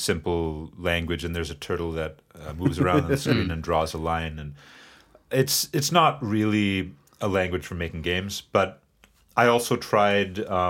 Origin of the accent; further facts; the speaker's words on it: St. Paul, Minnesota, United States; So I actually grew up here in St. Paul.